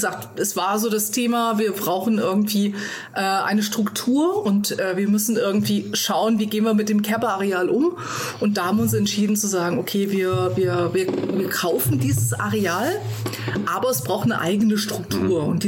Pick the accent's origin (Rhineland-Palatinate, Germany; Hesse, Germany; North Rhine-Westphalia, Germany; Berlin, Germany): Hesse, Germany; Fulda; Ich bin hier geboren, ich bin hier groß geworden und ja, ich liebe Fulda. Fulda ist meine Heimat und ja, ich habe sie nie wirklich verlassen, außer mal zum kurzen Studium. Ansonsten war ich immer in Fulda geblieben.